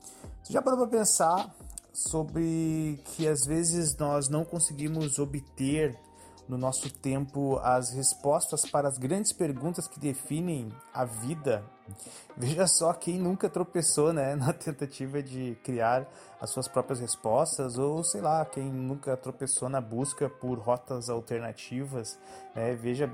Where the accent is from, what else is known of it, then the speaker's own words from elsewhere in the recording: Rio Grande do Sul, Brazil; Sim, eu falo legal porque eu sou gaúcho.